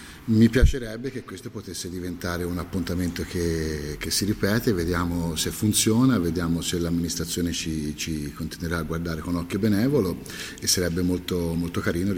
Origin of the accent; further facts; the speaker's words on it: Livorno, Tuscany, Italy; E da buon livornese ho raccolto la sfida